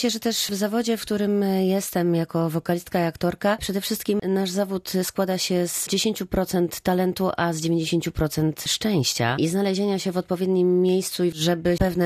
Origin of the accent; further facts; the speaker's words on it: Wrocław, Lower Silesian Voivodeship, Poland; Odbyło się to wszystko na stadionie we Wrocławiu, który jest dla mnie bardzo ważny, bo jestem wrocławianką.